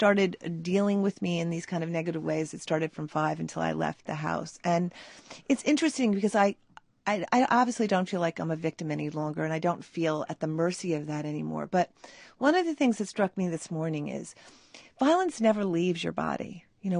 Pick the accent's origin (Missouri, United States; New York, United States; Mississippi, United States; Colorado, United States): New York, United States; And I know that I'm from New York and I have an American passport